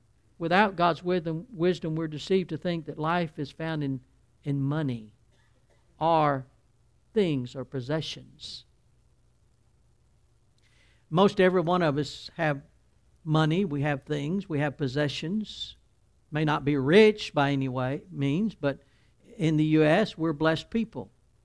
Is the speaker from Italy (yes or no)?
no; Alabama, United States; I'm from Alabama. We treat everybody right in Alabama.